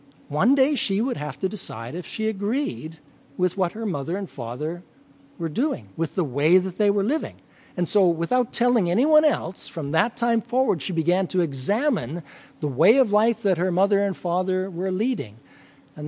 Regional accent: Western Canada, Canada; I'm from Western Canada

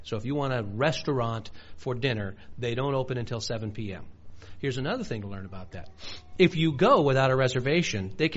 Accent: United States; I, as an American

